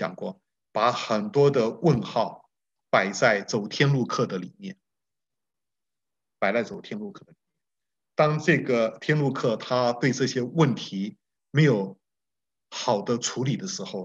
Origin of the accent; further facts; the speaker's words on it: Nuannuan, Keelung, Taiwan; 我小的时候在基隆一个郊外靠近山里面的一个小镇叫暖暖住了6年。我们那个是在那个铁道旁边